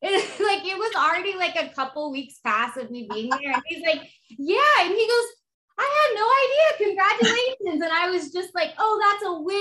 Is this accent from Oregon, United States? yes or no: no; San Antonio, Texas, United States; born there; now in California, United States; San Antonio.